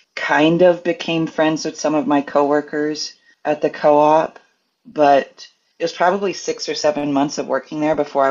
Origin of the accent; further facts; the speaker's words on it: Tennessee, United States; also born or lived in New Hampshire; now in Minneapolis, United States; I was born in New Hampshire, but raised in Tennessee. And I moved to Minneapolis almost 20 years ago. I was living in Knoxville, Tennessee at the time.